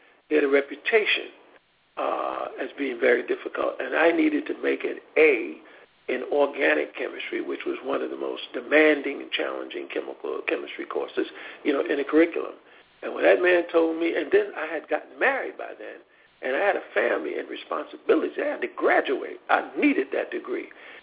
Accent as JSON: {"language": "English", "region": "New York", "country": "United States", "said": "Well, you know, I'm only like 17. I'm from New York. You never tell somebody 17 from New York, you better not do this"}